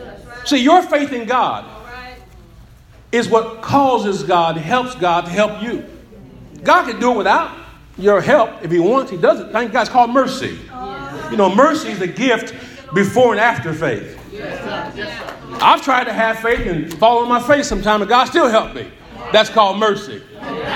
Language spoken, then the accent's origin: English; Indianapolis, Indiana, United States; I grew up in this city. I grew up at 34th and Sherman Drive. I grew up in Hallville. Went to Indianapolis Public Schools.